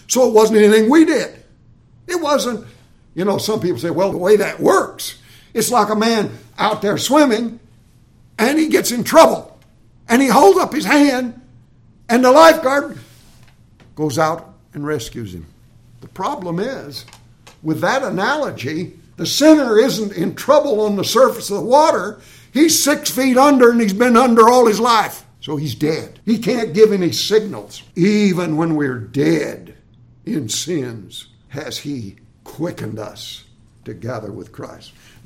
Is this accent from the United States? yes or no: yes; Arkansas, United States; at least where I grew up in Arkansas, and that's where I saw them, they were spotted.